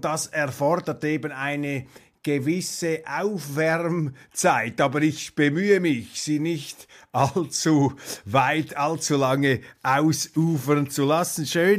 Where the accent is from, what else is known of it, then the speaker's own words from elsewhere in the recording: Switzerland; Und ich sage das als Schweizer ganz bewusst auch an die Nichtschweizer